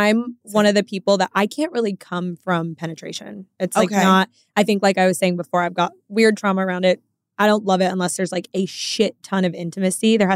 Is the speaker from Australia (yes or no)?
no; Texas, United States; also born or lived in Chicago, Illinois; We're from Chicago originally. Okay. And we moved to Texas when I was like 8.